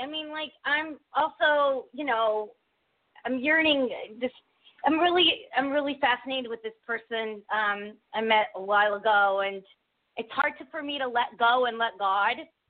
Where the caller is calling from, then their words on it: Connecticut, United States; Hi, this is … from Connecticut.